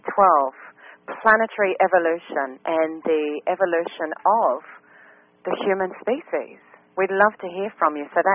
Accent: New Zealand; I'm from New Zealand.

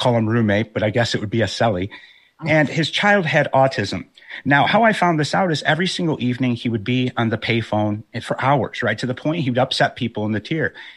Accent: Rockford, Illinois, United States; I'm wearing a Rockford Peaches hat from League of Their Own. That's my hometown. Shout out to Rockford.

